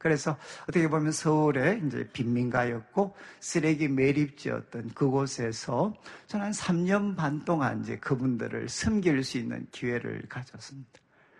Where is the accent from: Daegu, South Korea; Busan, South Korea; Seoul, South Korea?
Daegu, South Korea; 저는 이제 항상 뭐 고향이 대구기도 하고 대구로 오면 마음이 너무 힘이 들었어요.